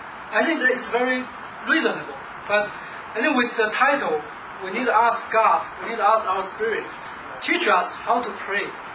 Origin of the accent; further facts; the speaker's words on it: China; now in United States; For us, we come from China. That's a special day for me because 15 years ago, I came from China to the United States.